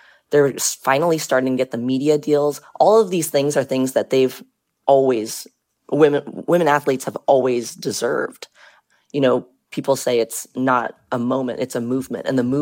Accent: Portland, Oregon, United States; I realized that I was born and raised in Portland.

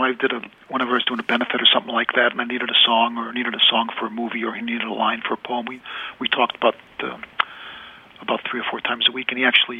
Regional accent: Chicago, Illinois, United States; Well, when I was a kid growing up in Chicago, I was driving a cab

